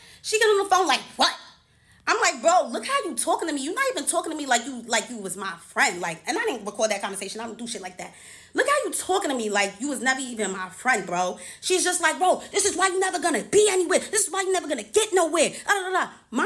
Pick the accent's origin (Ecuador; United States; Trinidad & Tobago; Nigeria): Nigeria; I'm Nigerian. I'm the real Nigerian.